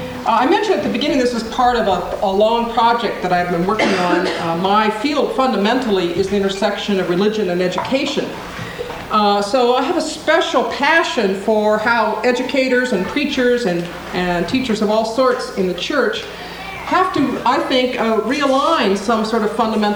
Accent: Seattle, Washington, United States; also born or lived in Spokane / Portland; now in New York City, United States; although I'm a native of this part of the world, I grew up in Seattle, lived in Spokane and Portland at various junctures of my life, I now live in exile from the Northwest in the Big Apple of New York City.

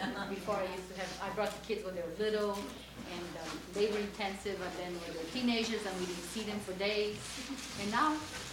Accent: Brazil; I have Portuguese ancestry. I was born and raised in Brazil. And my father is Camiva, from the Camiva Indian tribe in northern Brazil. So I have that, you know, double mestiçagem in my life as well.

